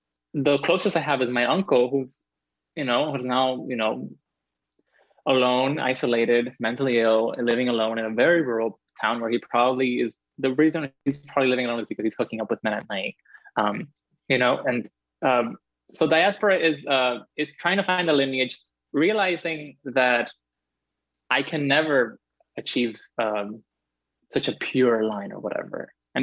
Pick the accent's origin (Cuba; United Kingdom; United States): Cuba; Cuba is used to living in shitty conditions, but many people are, and queer people, especially in my hometown, which is, you know, very rural too.